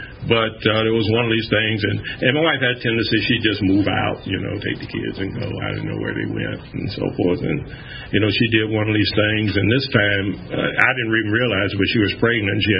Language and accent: English; West Palm Beach, Florida, United States; also born or lived in Jacksonville / Miami; See, I was in Jacksonville, Florida then. And then we moved down to Miami. And, oh, originally I'm from West Palm Beach, Florida.